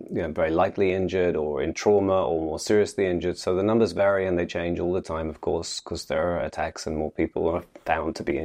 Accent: London, United Kingdom; moved away as an adult; now in Israel; I grew up in London and moved to Israel when I was about 20, so two-thirds of my life in Israel.

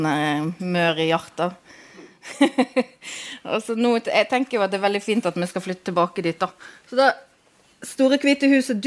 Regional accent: Granvin, Vestland, Norway; moved away; Og den der flyttingen har jo vært påtenkt siden jeg flyttet ifra Granvin omtrent egentlig. Og da tenkte jeg alltid at jeg skulle komme hjem

